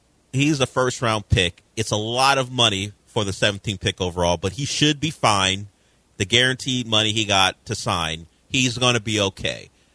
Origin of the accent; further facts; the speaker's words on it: Florida, United States; moved away as an adult; also born or lived in Southern California / Alabama; I grew up in South Florida and spent my college years in Southern California, in Alabama.